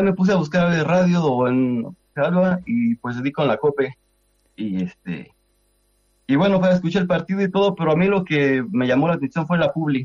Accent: Toluca, State of Mexico, Mexico; accent: Mexican; also born or lived in Las Vegas; now in Utah, United States; Toluca, México.

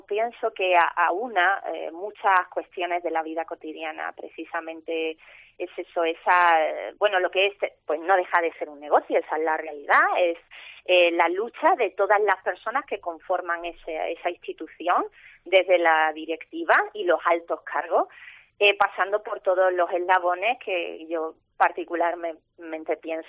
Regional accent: Málaga, Andalusia, Spain; yo soy malagueña

